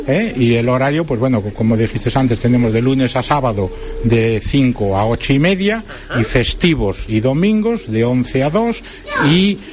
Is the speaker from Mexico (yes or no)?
no; Santiago de Compostela, Galicia, Spain; Hombre, soy de Santiago, tenemos además que celebramos lo del 30 aniversario, creo que del Camino Francés